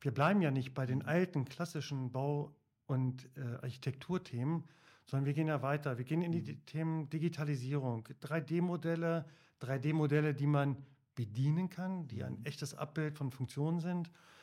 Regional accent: Lower Saxony, Germany; now in Braunschweig, Germany; habe hier in Braunschweig studiert. Ich wollte auch, zum Studium bin ich hergekommen. Ich komme aus dem Landkreis Helmstedt und dann wollte ich hier nicht wieder weg aus Braunschweig.

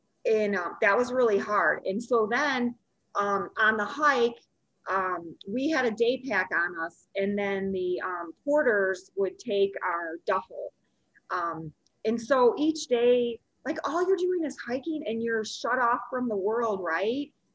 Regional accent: Chicago, Illinois, United States; I'm from Chicago, flatlands, no altitude.

